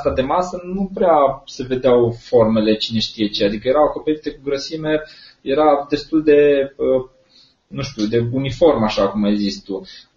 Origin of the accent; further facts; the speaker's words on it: Timișoara, Timiș County, Romania; eu sunt din Timișoara